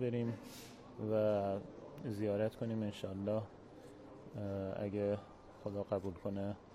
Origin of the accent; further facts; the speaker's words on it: Kermanshah, Iran; از کرمانشاه آمدم.